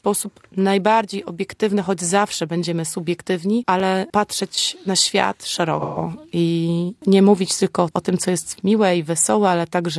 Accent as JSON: {"language": "Polish", "town": "Poznań", "region": "Greater Poland Voivodeship", "country": "Poland", "said": "jestem poznanianką"}